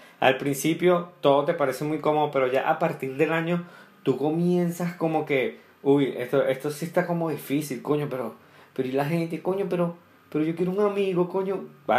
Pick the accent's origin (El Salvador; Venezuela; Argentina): Venezuela; moved away as an adult; now in Colombia; Yo, cuando llegué a Colombia, porque yo soy, para los que no saben, soy venezolano, llegué a Colombia porque embaracé a una muchacha, entonces, ¿sabes? Sentido de la responsabilidad, me tuve que venir con ella, echarle bola aquí en Colombia y aquí estamos